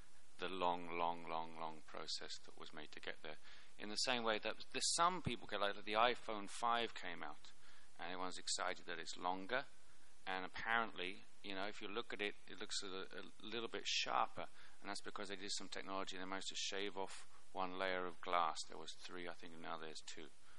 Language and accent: English; Libya; English is a second language; I'm a journalist from Libya and represent the Arab world